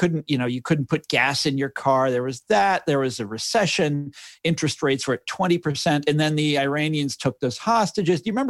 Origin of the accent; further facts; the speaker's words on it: Kansas City, Missouri, United States; So when I was growing up in Kansas City, we were the antithesis of New York.